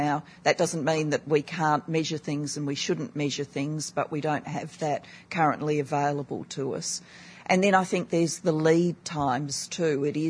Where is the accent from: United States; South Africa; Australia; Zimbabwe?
Australia; Adelaide, South Australia; when I grew up in South Australia, in Australia, in my hometown of Adelaide